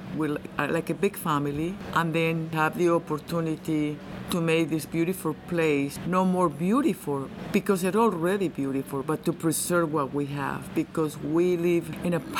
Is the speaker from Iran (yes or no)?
no; Colombia; English is a second language; now in Alaska, United States; and I am from Colombia. I moved to Alaska in 1977.